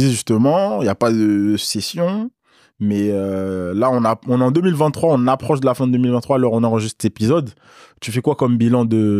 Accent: Île-de-France, France; même si je suis originaire d'Île-de-France, mais le cœur est bleu et blanc.

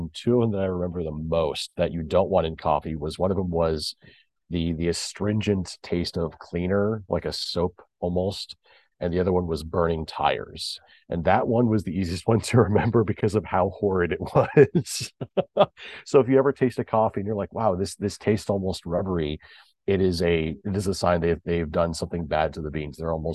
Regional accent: Kansas City, Missouri, United States; So these days, honestly, in my area, my hometown of Kansas City, Missouri, there is a large number of excellent coffee shops and locally roasted beans.

